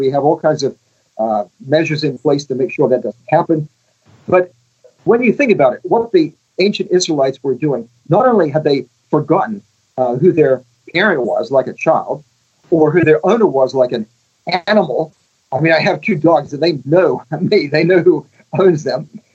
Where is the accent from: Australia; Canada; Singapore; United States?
Australia; And excuse me, I'm from Australia, so I'm blunt.